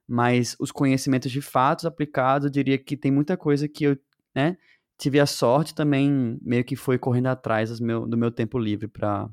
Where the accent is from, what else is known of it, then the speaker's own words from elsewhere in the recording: Recife, Pernambuco, Brazil; No caso que eu sou de Recife, né?